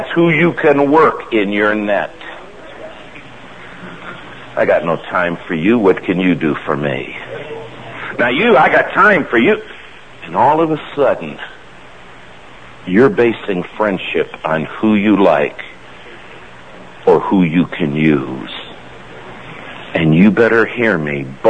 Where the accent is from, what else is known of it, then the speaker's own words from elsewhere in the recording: Alabama, United States; born there; I was born in Alabama, and that's a good Alabama term.